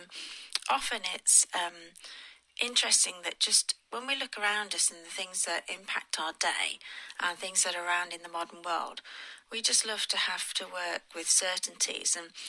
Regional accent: England, United Kingdom; as English Christians and English people, we rely on the weather

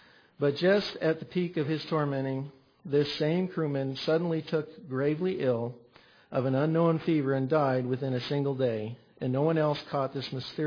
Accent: Canada; moved away as an adult; not being an American citizen, I wasn't allowed to stay here. I was on a student visa, I was on a temporary visa, so I had to return back to Canada.

